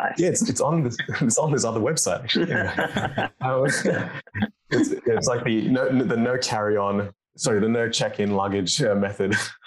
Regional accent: Australia; We were raised in Australia, we're doctors

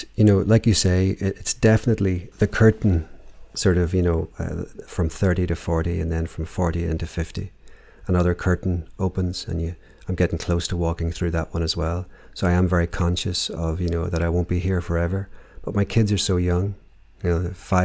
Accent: Downpatrick, Northern Ireland, United Kingdom; shouldn't my kids be growing up in Downpatrick? You know, because I'm kind of reliving my old haunts.

